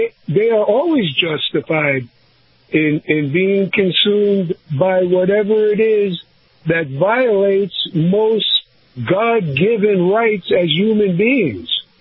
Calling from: Sarasota, Florida, United States; from Sarasota.

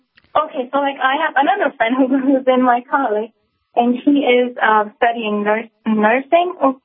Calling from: Pennsylvania, United States; So like I said … I'm calling from Pennsylvania.

